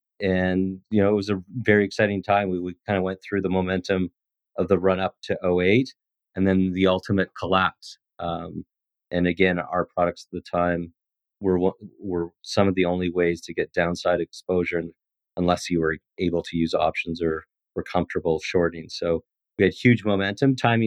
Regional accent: Calgary, Alberta, Canada; I mean, one thing that's important is I'm from Calgary, which is similar to Texas or a Houston or a Dallas, a lot of entrepreneurial spirit.

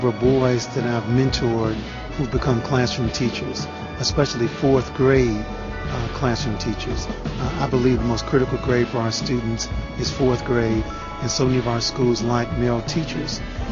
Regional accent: Chicago, Illinois, United States; Like in my hometown, Chicago, Reverend Meeks at Salem Baptist Church, there were 42 liquor stores in a 50-block neighborhood.

